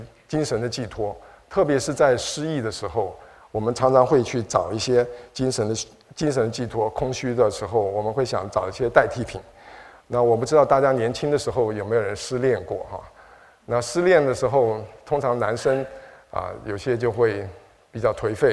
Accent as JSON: {"language": "Chinese", "country": "Taiwan", "tie": "born or raised there", "said": "我从小是在台湾长大，"}